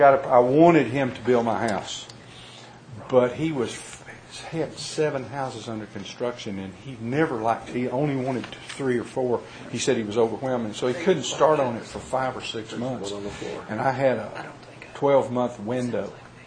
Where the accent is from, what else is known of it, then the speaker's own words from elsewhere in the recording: Texas, United States; I'm from Texas, where it takes no brains to do a foundation.